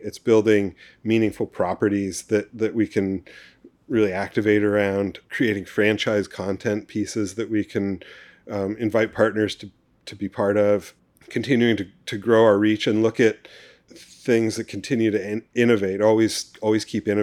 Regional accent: California, United States; And we grew up in the Bay Area where the water's cold and not like super inviting.

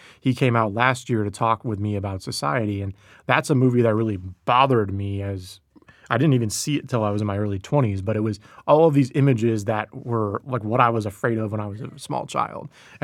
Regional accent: San Diego, California, United States; I'm from Scripps Ranch, and I grew up going to the Regal Mira Mesa. It used to be called Edwards Mira Mesa.

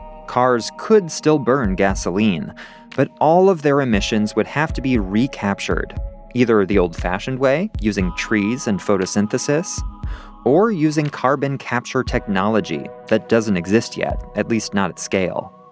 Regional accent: Santa Rosa, California, United States; I grew up in Santa Rosa, a small city north of San Francisco.

